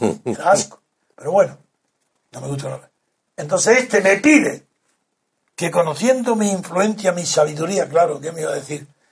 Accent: Spain; yo la independencia la hice como español, porque no me toleraba, no me gustaba que España tuviera una colonia

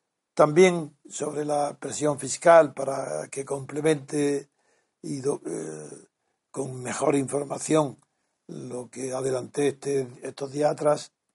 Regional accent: Spain; como unos españoles vamos a denunciar en Bruselas la falsedad de las cifras.

